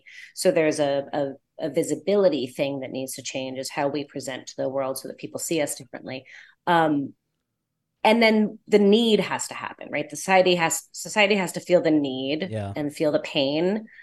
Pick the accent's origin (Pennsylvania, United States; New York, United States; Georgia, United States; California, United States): New York, United States; I was living in Arizona at the time, but I grew up in New York and I had flown home to do an interview at a Porsche dealership